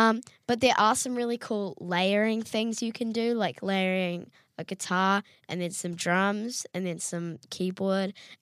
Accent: Nanaimo, British Columbia, Canada; So I'm from Vancouver, actually Vancouver Island, Nanaimo to be exact. And lots of my family live on Vancouver Island.

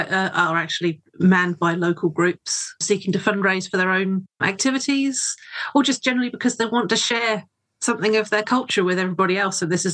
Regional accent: England, United Kingdom; now in Selwyn, New Zealand; I've lived in Selwyn 10 years now.

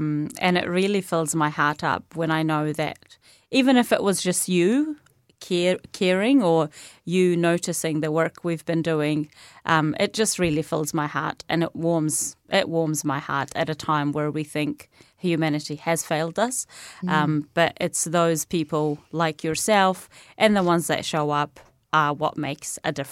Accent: Hebron, West Bank, Palestine; moved away; I was born in 1995 in Palestine, in Hebron.

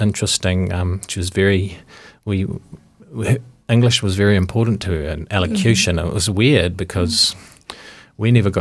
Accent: Ashburton, Canterbury, New Zealand; born there; I was born in Ashburton. My dad was from Southland and Southland in the 70s, and, you know, my mum being a big brown Pasifika woman

